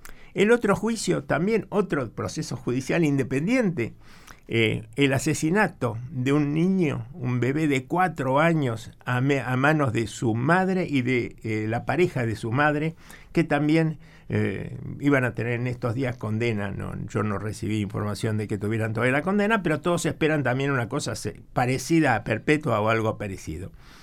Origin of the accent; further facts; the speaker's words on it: Argentina; primero porque soy argentino, medio uruguayo, pero soy argentino también